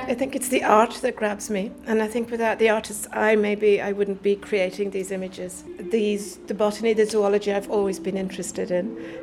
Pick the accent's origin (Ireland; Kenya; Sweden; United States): Ireland; growing up in Ireland, there was an abundance of wildlife.